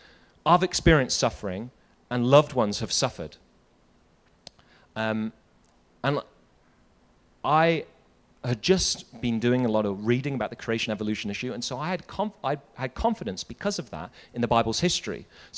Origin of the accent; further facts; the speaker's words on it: United Kingdom; moved away as an adult; You can probably tell from my accent, from the UK. I moved here 7 years ago, or almost 8 years ago. I've been back to the UK once.